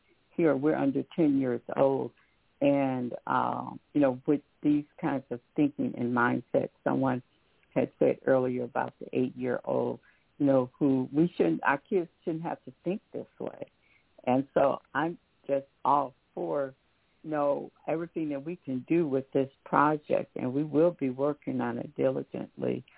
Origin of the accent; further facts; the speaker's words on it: Detroit, Michigan, United States; growing up in Detroit, part of the time, you know, I can remember as a young, you know, as a kid